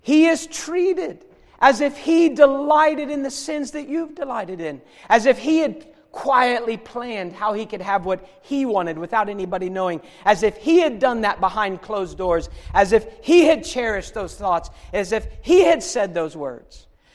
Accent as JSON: {"language": "English", "region": "Ohio", "country": "United States", "said": "Well, I am from Ohio, so they think it's just because I'm a Yankee."}